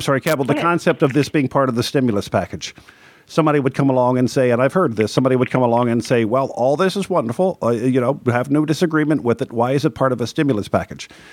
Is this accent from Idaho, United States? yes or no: no; Baltimore, Maryland, United States; as a citizen of the Baltimore metropolitan area and as a person who grew up, was born and raised in Baltimore City, Christian, that the health of Baltimore City